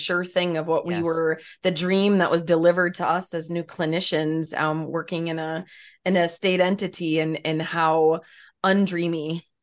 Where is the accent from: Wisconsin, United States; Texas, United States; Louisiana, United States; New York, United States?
Wisconsin, United States; Wisconsin. Yeah. No, we're from Wisconsin.